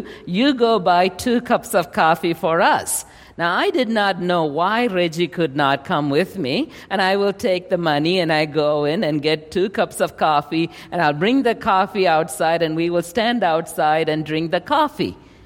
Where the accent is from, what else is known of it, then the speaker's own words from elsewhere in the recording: India; I'm from India.